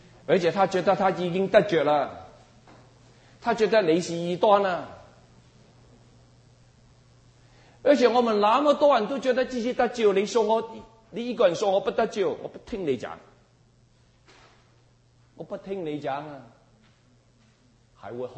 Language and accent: Chinese; Guangdong, China; 你知不知我是广东人呢？